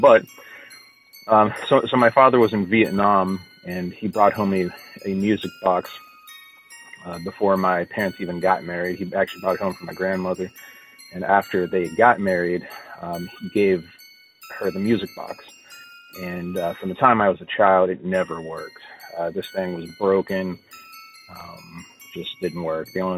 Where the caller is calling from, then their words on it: Morgantown, West Virginia, United States; I'm calling from Morgantown, West Virginia.